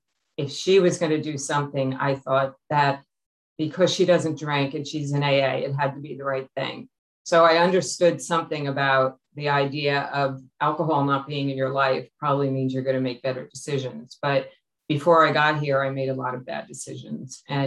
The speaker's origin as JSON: {"language": "English", "region": "New Jersey", "country": "United States", "said": "I'm an alcoholic, and I'm from New Jersey."}